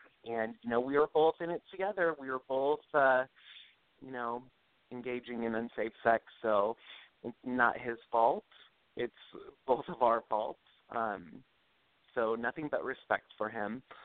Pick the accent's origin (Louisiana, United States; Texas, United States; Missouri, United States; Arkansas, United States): Missouri, United States; Smithville; Well, for the most part, I grew up around Kansas City, Missouri, in a small farm town called Smithville.